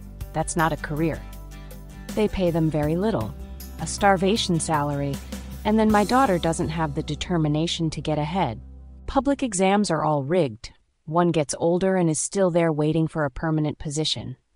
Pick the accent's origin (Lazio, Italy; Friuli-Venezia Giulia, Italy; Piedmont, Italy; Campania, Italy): Piedmont, Italy; now in Turin, Italy; I am from Val di Susa. I came to Turin because I didn't want to be supported by my parents, and there was no work to be found in the valley.